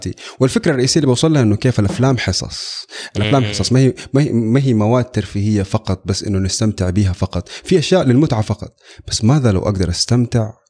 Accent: Mecca, Makkah Province, Saudi Arabia; now in Jeddah, Saudi Arabia; من مكة عايش في جدة

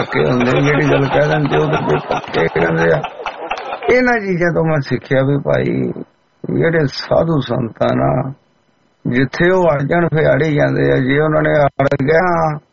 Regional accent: Punjab, India; ਮੈਂ ਤੇ ਆਇਆ ਪੰਜਾਬ ਤੋਂ ਮੈਂ ਤੇ ਰੱਬ ਲੱਭਦਾ ਫਿਰਦਾ

